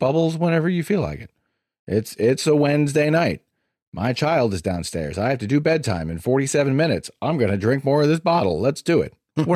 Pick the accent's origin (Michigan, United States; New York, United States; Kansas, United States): New York, United States; I'm from New York.